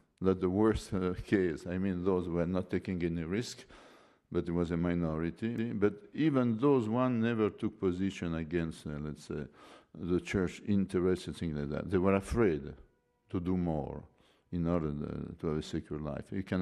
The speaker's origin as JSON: {"language": "English", "town": "Vilnius", "region": "Vilnius County", "country": "Lithuania", "said": "I am from Vilnius"}